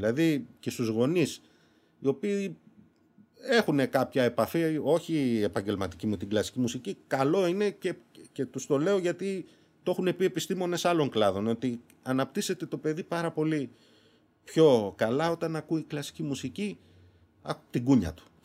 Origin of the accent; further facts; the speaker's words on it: Greece; moved away as an adult; Έφυγα από την Ελλάδα 18 χρονών, δηλαδή δεν είχα τελειώσει το δύο.